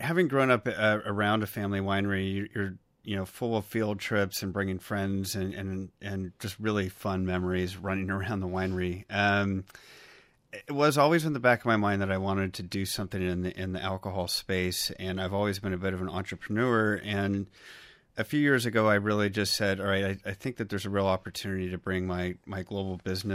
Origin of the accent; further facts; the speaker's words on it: California, United States; I grew up in Northern California, in wine country north of Napa, and then central Northern California as well.